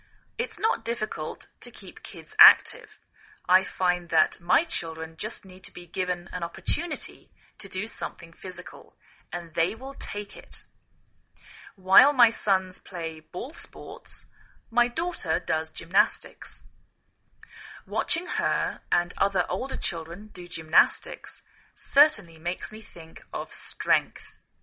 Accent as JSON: {"language": "English", "region": "England", "country": "United Kingdom", "lives_now": "United States"}